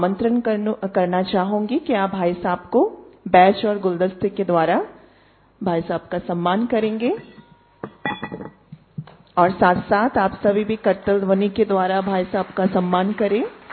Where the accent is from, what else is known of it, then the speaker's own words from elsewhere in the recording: North East India, India; मैं स्वयं north east से हूं